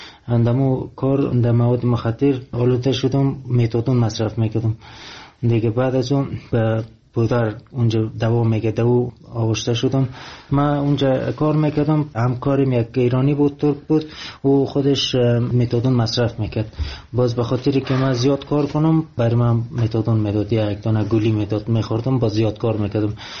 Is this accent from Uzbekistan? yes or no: no; Afghanistan; من افغانی هستم